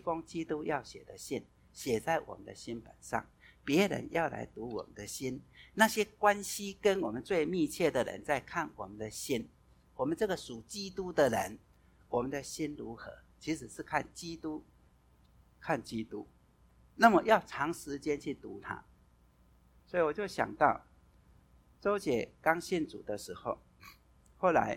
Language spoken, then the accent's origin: Chinese; China; 我们中国人常讲日久才怎样见人心，对不对？